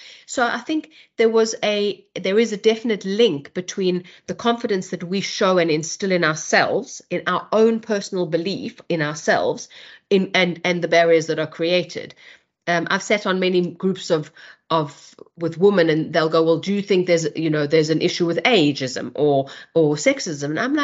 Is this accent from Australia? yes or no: no; South Africa; when I came from South Africa